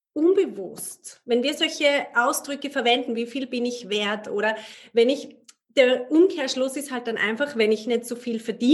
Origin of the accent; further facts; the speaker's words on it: Austria; Ich als Österreicherin